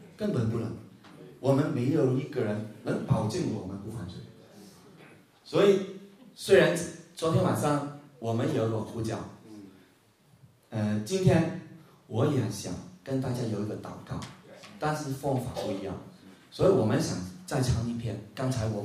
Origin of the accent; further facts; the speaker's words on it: China; 我们中国人啊，你什么都不要做，肯定里面有诈